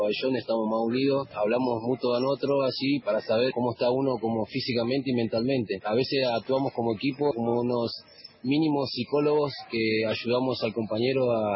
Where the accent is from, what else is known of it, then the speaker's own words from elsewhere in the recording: Buenos Aires Province, Argentina; yo lo quiero incorporar en el barrio donde soy, de la Cava.